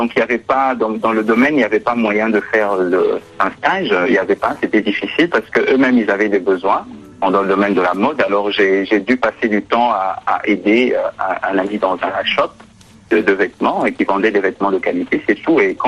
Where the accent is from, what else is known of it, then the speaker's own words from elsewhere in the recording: Kinshasa, DR Congo; je suis de Kinshasa.